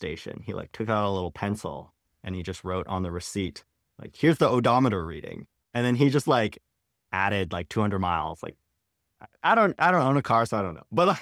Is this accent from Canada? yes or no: yes; Canada; I'm Chinese Canadian and my parents immigrated from China in kind of the late 80s.